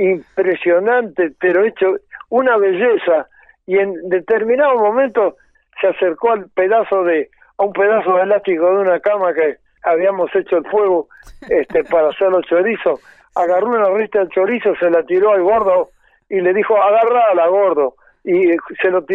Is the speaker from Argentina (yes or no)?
yes; Concordia, Entre Ríos, Argentina; Yo lo escuchaba en mi pueblo, en Concordia